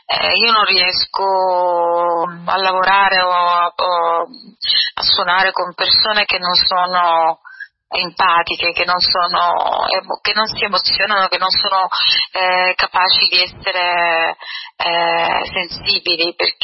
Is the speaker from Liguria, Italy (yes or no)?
no; Sicily, Italy; Assolutamente sì, perché io sono proprio siciliana nell'anima, nel cuore, nel modo di essere